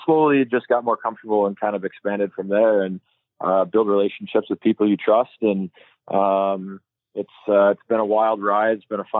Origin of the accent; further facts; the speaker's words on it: Bloomington, Minnesota, United States; So I grew up in Minnesota. I went to Canterbury Park a couple times, which is only probably 5-10 miles from where I grew up in Bloomington, Minnesota.